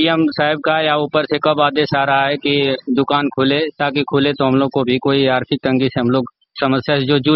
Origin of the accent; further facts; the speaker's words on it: Jakhania, Uttar Pradesh, India; ग्राम सभा तिरछी ब्लॉक जखनिया का निवासी हूं